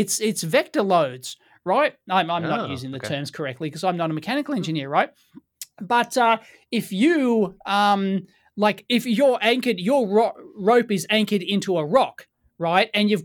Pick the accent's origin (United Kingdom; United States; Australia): Australia; even though I'm an Aussie and I'm supposed to say maths